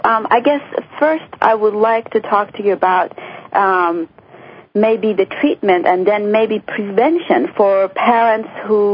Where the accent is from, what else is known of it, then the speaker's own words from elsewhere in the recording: Iran; I'm originally from Iran, and in those countries, you really don't hear about autism.